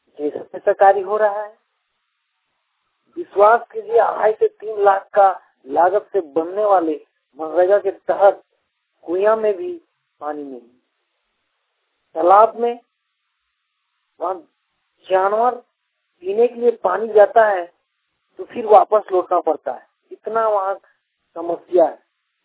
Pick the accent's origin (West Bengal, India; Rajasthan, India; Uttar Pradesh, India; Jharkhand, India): Jharkhand, India; राही बस्ती नर्रा पंचायत बोकारो झारखंड का निवासी हूँ